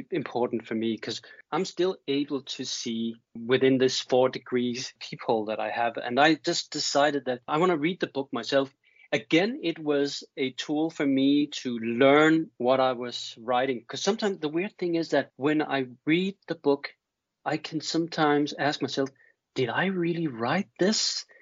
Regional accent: Denmark; accent: Danish; English is a second language; because it has my Danish accent, but I think it will be fine.

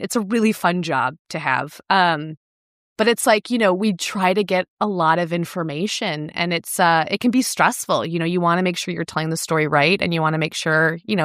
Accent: Chicago, Illinois, United States; I'm from the Midwest, but I'm from Chicago, so like I don't know grouse.

